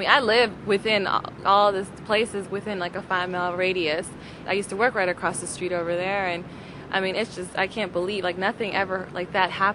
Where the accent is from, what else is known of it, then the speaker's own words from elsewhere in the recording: United States; I was raised differently, of course. I was raised in America, and I was taught to be an independent woman.